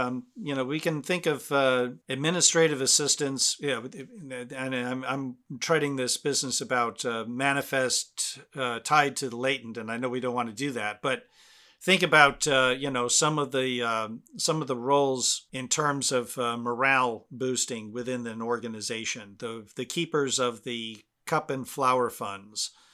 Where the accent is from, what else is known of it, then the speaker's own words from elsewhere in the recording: United States; Like, I'm an American traveling to other places and I'm seen as an American. I'm understood to be American.